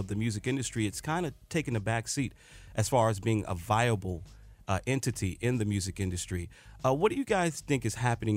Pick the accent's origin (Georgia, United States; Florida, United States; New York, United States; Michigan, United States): Georgia, United States; Atlanta; and I'm from Atlanta, one of the conferences that comes to mind is the Jack the Rapper Convention.